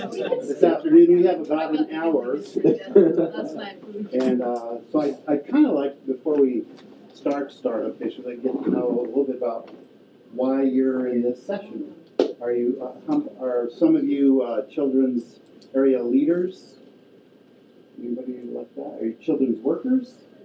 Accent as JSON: {"language": "English", "town": "Casper", "region": "Wyoming", "country": "United States", "said": "We're from Casper, Wyoming."}